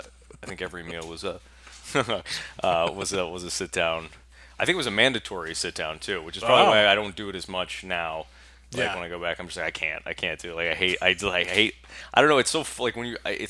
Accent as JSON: {"language": "English", "town": "Bridgewater", "region": "Massachusetts", "country": "United States", "tie": "born or raised there", "said": "Bridgewater, Massachusetts."}